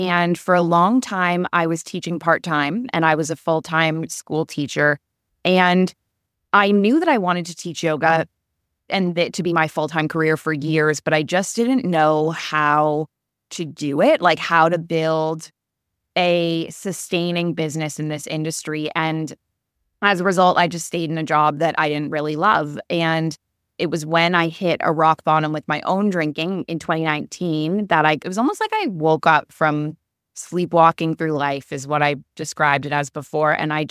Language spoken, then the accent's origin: English; Canada; I grew up in Canada, which had a really similar culture, I think, to the drinking culture in the UK